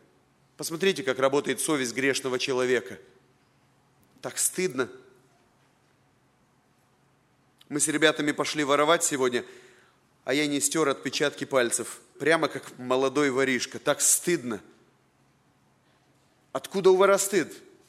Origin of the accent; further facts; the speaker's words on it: Chișinău, Moldova; я родился в Кишиневе и вырос